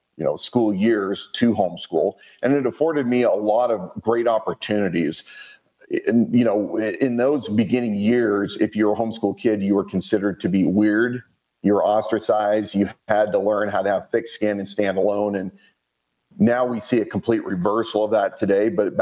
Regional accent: Spokane Valley, Washington, United States; I grew up in the Inland Northwest. I lived for most of my life. I was a fourth generation Spokane Valley kid.

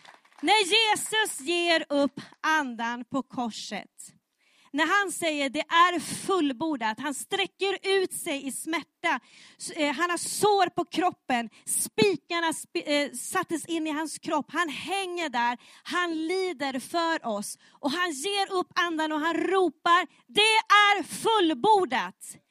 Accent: Höör, Skåne, Sweden; Och ja, jag vill gratta, jag är från Hör, från Skåne.

